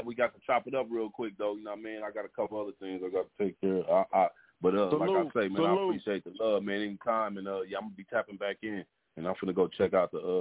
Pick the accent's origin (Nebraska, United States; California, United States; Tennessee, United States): California, United States; It's in L.A. County. It's in the San Gabriel Valley.